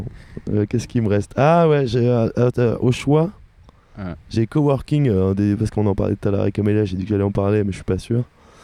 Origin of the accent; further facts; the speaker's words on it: Lille, Hauts-de-France, France; Putain, et ça se voit pas à ma gueule que je suis lillois, putain.